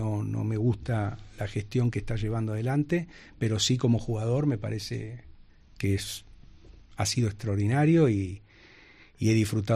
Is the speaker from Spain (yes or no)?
no; Argentina; no lo digo como argentino, lo digo como una realidad